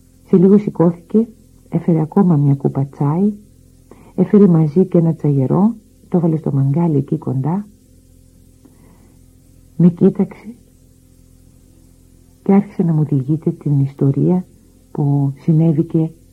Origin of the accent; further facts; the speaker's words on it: Greece; είμαι Ιουνάν, έτσι λέγονται οι Έλληνες στα αραβικά, Ιουνάν, που σημαίνει Ίωνας. Είμαι λοιπόν από την Ιωνία, αυτή είναι η Ελλάδα για τη Μέση Ανατολή.